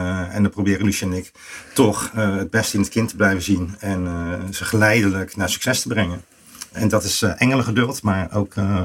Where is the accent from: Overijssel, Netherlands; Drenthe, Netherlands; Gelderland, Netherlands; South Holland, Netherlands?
South Holland, Netherlands; Schiedam; born there; Ik ben zelf geboren in Schiedam-Oost. Arbeidersgezin. Iedereen was arm, maar de straten waren schoon.